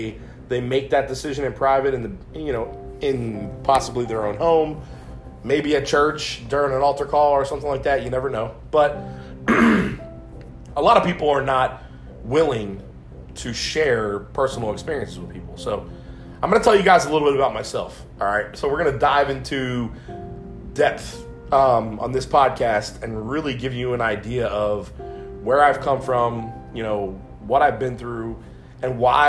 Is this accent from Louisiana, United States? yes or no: yes; New Orleans, Louisiana, United States; born there; I was born in 1980 in New Orleans, Louisiana, and I was born there because that was where my mother's family was.